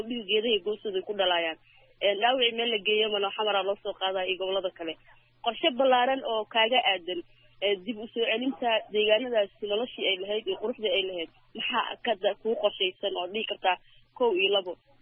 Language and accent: Somali; Beledweyne, Hiran, Somalia; born there; Aniga waxaan kasoo jeedaa Iran, aan kasoo jeedaa gaar ahaan magaalada Beledweyne aan ku dhashay.